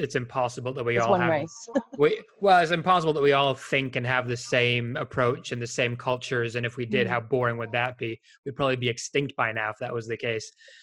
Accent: Spain; But I'm British, I'm Iranian, I grew up in Spain.

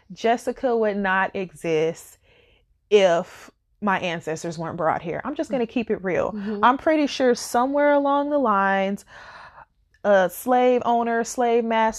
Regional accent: United States; So I'm African American. I'm Black. I was born in America. It's all I know yet.

